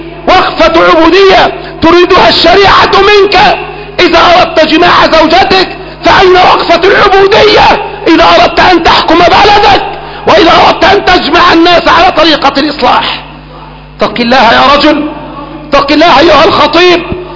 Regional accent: Egypt; أن ينقذ بلدنا مصر وسائر بلدان

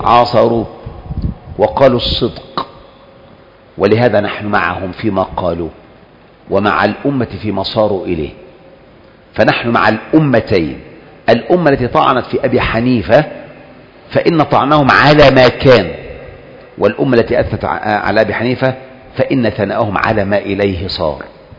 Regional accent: Syria; مثل المثل عندنا في سوريا، راوح مكانك، مكانك راوح

